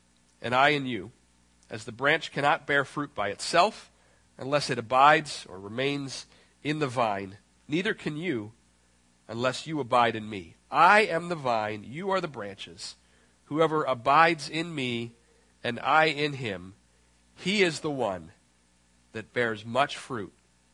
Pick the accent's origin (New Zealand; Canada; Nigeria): Canada; And because I'm Canadian and have a bizarre love and respect for all things maple